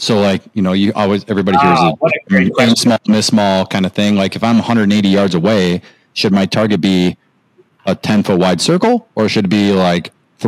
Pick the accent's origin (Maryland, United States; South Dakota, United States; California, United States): South Dakota, United States; now in Excelsior, United States; I grew up in South Dakota, a small town in South Dakota.